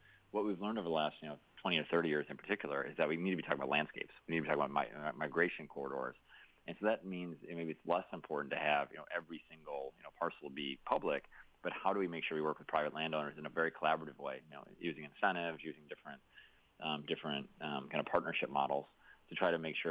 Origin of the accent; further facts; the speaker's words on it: Syracuse, New York, United States; And my hometown of Syracuse, New York, has had some challenges